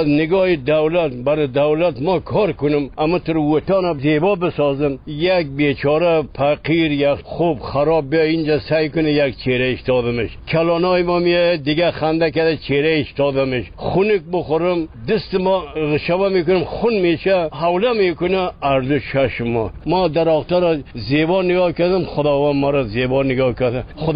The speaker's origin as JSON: {"language": "Persian", "town": "Sheberghan", "region": "Jowzjan", "country": "Afghanistan", "said": "از خود شبرغان"}